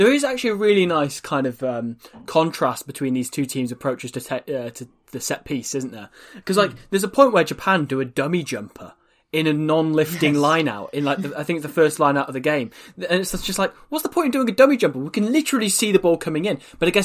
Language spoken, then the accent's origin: English; Wales, United Kingdom; But chances are we probably are because we're from Wales.